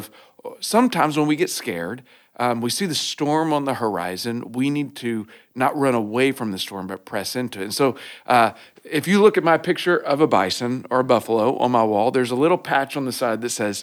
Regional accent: Oklahoma, United States; I grew up in Oklahoma, a lot of Native American history, realities there. I love that background. Growing up, I would see buffalo, et cetera, et cetera.

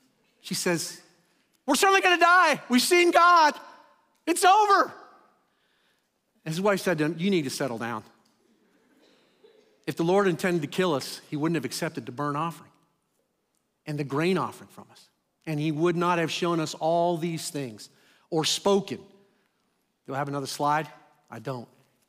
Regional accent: Pennsylvania, United States; And I'm not from Iowa, by the way. I'm from Pennsylvania.

